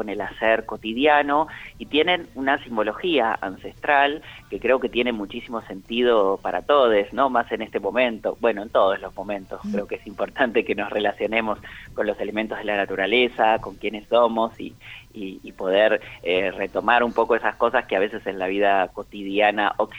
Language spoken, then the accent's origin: Spanish; Buenos Aires, Argentina; Yo soy de Buenos Aires